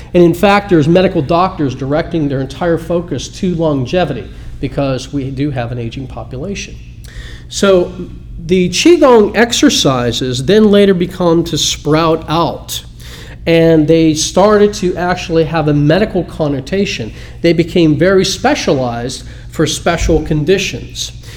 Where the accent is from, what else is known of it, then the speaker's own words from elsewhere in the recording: Pittsburgh, Pennsylvania, United States; they're actually doing this in my hometown in Pittsburgh right now.